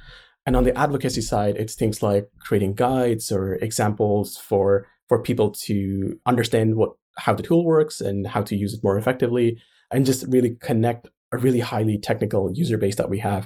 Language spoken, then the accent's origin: English; India; I grew up in India, so I wasn't aware of design as an option